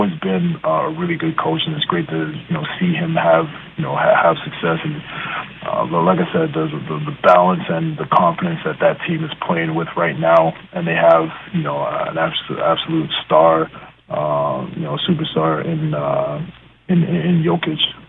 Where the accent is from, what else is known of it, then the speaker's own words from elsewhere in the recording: Montreal, Quebec, Canada; help out my basketball community back home in Canada as a whole, but, more importantly for, the city I was born and raised in Montreal.